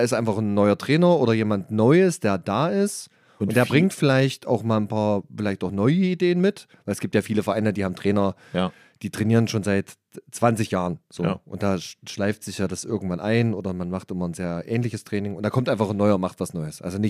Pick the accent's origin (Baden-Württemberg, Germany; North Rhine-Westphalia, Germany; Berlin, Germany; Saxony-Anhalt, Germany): Saxony-Anhalt, Germany; Halle; ich bin ja in Halle aufgewachsen